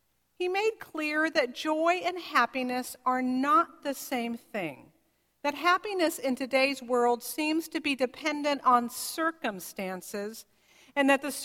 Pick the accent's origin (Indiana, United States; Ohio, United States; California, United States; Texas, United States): California, United States; moved away as an adult; We grew up in the Bay Area, and we thought we would always live here.